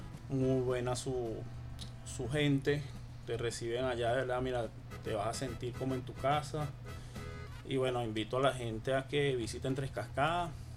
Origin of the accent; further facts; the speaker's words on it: Caracas, Capital District, Venezuela; Yo soy de acá de Caracas